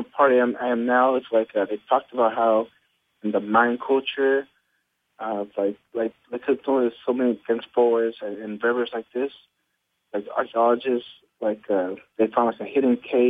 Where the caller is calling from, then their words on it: Dallas, Texas, United States; Hey, Brian. … from Dallas, Texas.